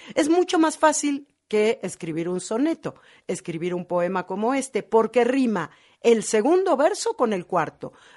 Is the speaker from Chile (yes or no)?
no; Argentina; born there; yo nací en la Argentina y mi madre me cantaba en argentino